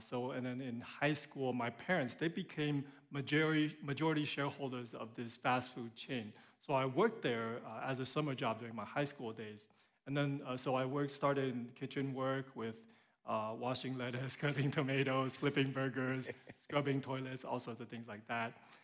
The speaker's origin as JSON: {"language": "English", "country": "Taiwan", "moved": "yes", "said": "we're both originally from Taiwan, and we have two kids."}